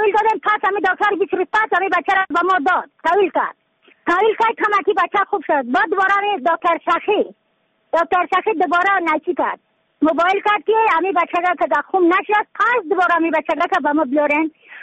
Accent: Badakhshan, Afghanistan; از بدخشان هستم، مرکز بدخشان ولسوالی اتل پایان.

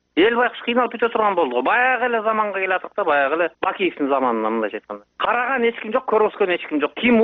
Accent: Talas Region, Kyrgyzstan; Таластан болом.

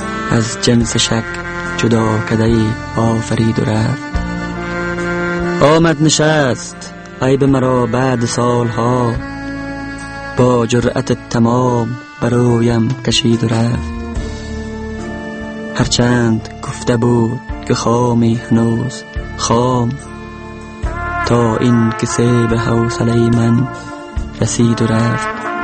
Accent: Maimana, Faryab, Afghanistan; born there; also born or lived in Mazar-i-Sharif; اصلا زادگاهم شهر میمنه ولایت فاریاب است. در شهر میمنه متولد شدم و بعدا به شهر مزار کوچ آمدیم

